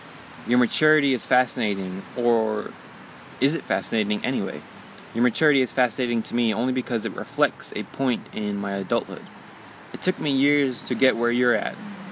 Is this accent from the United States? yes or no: yes; Michigan, United States; I am from Michigan.